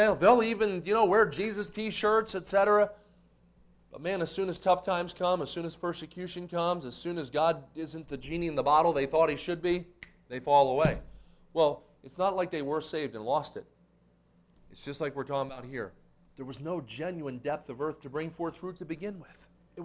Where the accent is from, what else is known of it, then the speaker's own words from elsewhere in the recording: Kansas City, Missouri, United States; I'm from Kansas City.